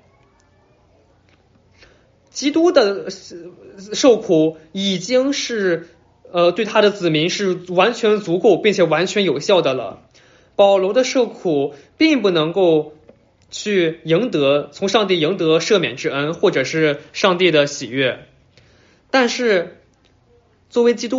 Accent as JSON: {"language": "Chinese", "country": "Canada", "moved": "as an adult", "lives_now": "United States", "said": "我在2000年从加拿大搬到了美国，可能让很多人不是特别感舒服的事是，我还是很骄傲，我是个加拿大人，我当时的忠诚还是在加拿大里"}